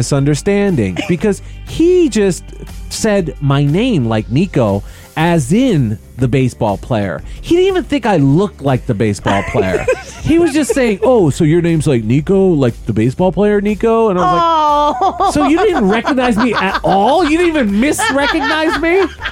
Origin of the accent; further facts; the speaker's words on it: Detroit, Michigan, United States; When I was growing up in Detroit